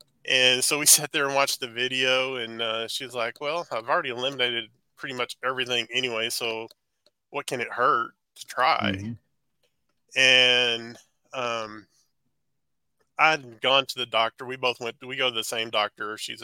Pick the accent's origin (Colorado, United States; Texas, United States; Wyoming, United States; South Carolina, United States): Texas, United States; Cleburne; now in Mansfield, United States; I was born in Texas, raised in Texas. I lived in a town south of here, 30 miles south of where I am right now, in a town called Cleburne. And I was born and raised there